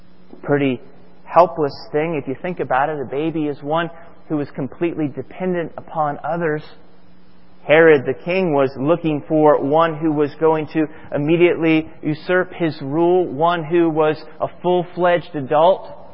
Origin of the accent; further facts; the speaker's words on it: Florida, United States; I'm from Florida, and think I've seen at times, though I'm on the other coast, at times remnants of the shuttle going up into the air.